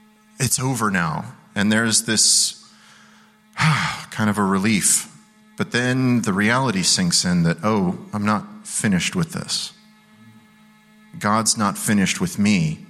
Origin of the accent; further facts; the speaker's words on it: Virginia, United States; You guys can probably tell already I'm not from around these parts. I grew up in Virginia, Shenandoah Valley.